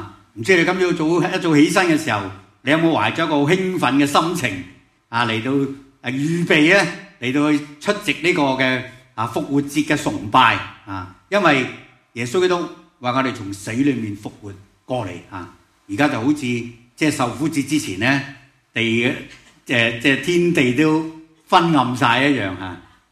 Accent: China; 人咧一出世咧，尤其是我哋中国人咧。中国人怕咩？怕提个死字系咪啊？

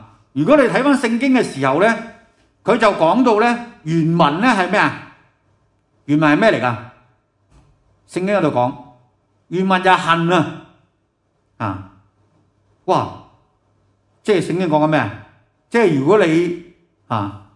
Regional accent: China; 其实我们中国人都会有的

